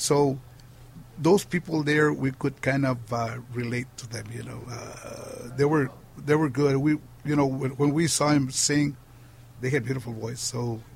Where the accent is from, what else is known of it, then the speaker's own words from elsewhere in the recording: San Antonio, Texas, United States; when we grew up, we're originally from San Antonio.